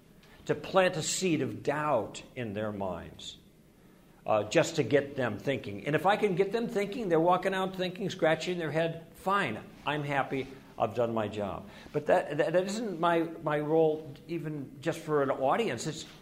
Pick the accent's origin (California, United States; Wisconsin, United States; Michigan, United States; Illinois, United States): Illinois, United States; Chicago; I grew up in the Chicago area, and when I was a kid, we used to go up there, and now I go up there with my family, my own girls.